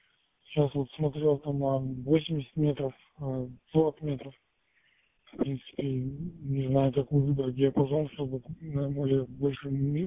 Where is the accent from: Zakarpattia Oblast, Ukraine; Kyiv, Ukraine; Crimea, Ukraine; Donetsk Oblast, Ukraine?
Crimea, Ukraine; Simferopol; я сам из Симферополя.